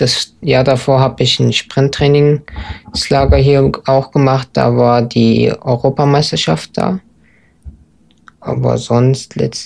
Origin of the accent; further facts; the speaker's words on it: Weimar, Thuringia, Germany; Nee, ich komme aus Weimar.